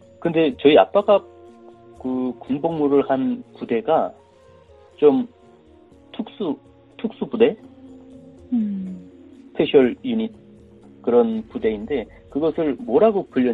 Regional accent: North Korea; 제 고향이 일단 북한에서 큰 도시였는데

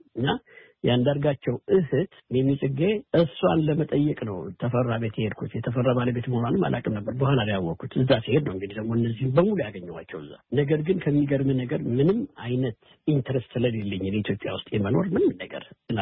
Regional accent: Addis Ababa, Ethiopia; ዋሬና ካዛንቺስ ነው ተወልጄ ያደግኩት እና እድገቴና ትምህርቴም ካዛንቺስ ነው። ሃይስኩልም ኤሌመንተሪም ምኑንም የተማርኩትም ካዛንቺስ ነው።

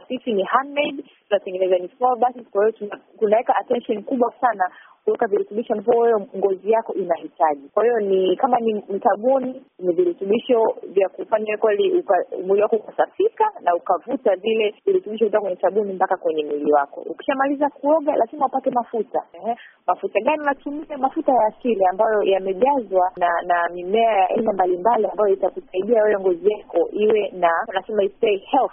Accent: Tanzania; now in United States; wakati natoka huku Afrika, Tanzania.

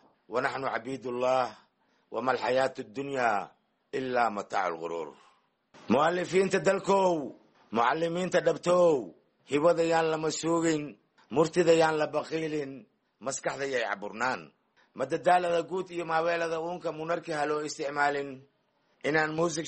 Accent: Jilib, Middle Juba, Somalia; born there; aniga waxaan ku dhashay Jilib

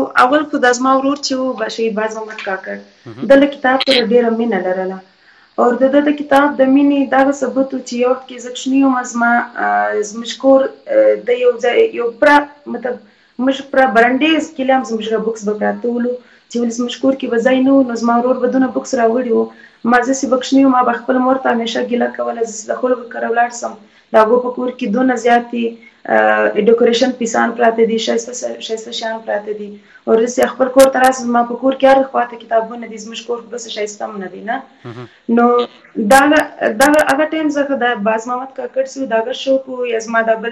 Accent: Muslim Bagh, Balochistan, Pakistan; اور زه د بلوچستان یو د پښتنې سیمه مسلم باغ سره تعلق لرم چې هغه یو بالکل د کلی ایریا ده

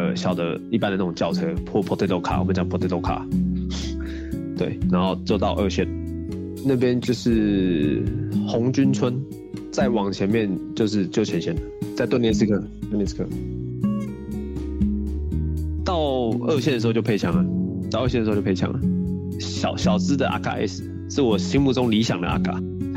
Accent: Taiwan

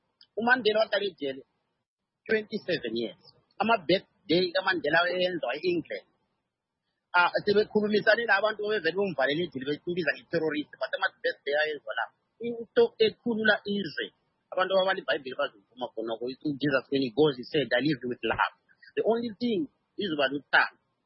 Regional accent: Zimbabwe; Imagine that me, I come from Zimbabwe, I'm in Talanga

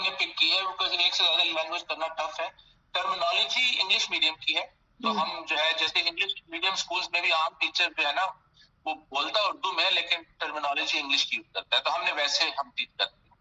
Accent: Golra Sharif, Islamabad Capital Territory, Pakistan; also born or lived in United States; میں بھی اسلام آباد کا ہوں، بلکہ اسلام آباد میں ایک گاؤں ہے گولڈا شریف، میں وہاں کا رہنے والا تھا اوریجنلی۔

